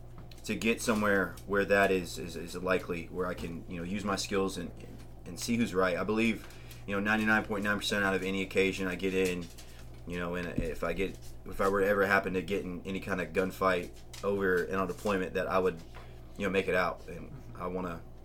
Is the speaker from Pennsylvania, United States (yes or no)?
no; Oklahoma City, Oklahoma, United States; I'm from Oklahoma City. Born and raised here. Grew up, went to high school, middle school, elementary school all here